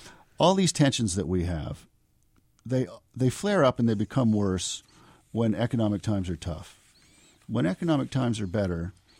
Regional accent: Morgantown, West Virginia, United States; I mean, I grew up in Morgantown, West Virginia, so I know western Pennsylvania better than I know eastern Pennsylvania.

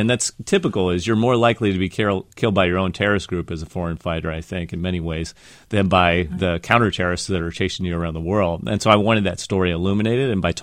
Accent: Missouri, United States; When I grew up in Missouri, so the Democratic Party of Missouri is wildly different to me than the Democratic Party of the Coast.

